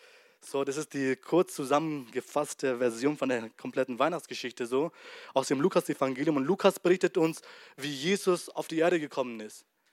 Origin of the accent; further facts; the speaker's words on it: Myanmar; Wisst ihr, ich komme nicht aus Deutschland und bei uns in Burma, das ist in Myanmar, in Asien ist es